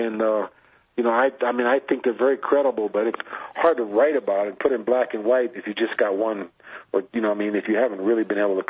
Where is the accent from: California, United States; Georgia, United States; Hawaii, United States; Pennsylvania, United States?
Hawaii, United States; who was from Hawaii, my hometown